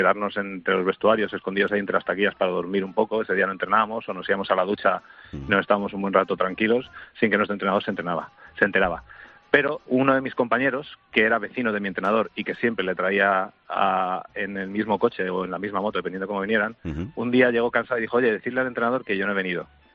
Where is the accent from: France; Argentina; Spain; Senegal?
Spain; Salamanca, Castile and León; yo soy de Salamanca